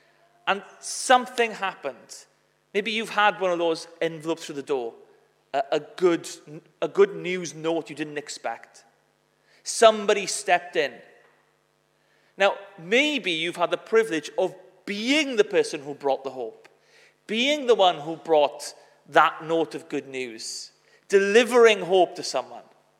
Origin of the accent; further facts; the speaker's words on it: Wales, United Kingdom; accent: Welsh; As you can tell, my accent is a Welsh one. However, I feel very much at home in Kent, as I am half Kentish, with my mother being from Dartford